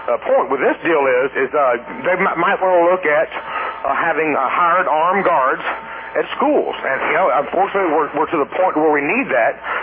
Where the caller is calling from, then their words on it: Atlanta, Georgia, United States; in Atlanta.